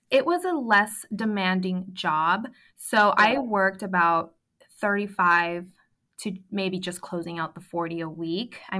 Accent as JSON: {"language": "English", "town": "San Diego", "region": "California", "country": "United States", "said": "I am 27 years old. I am from San Diego."}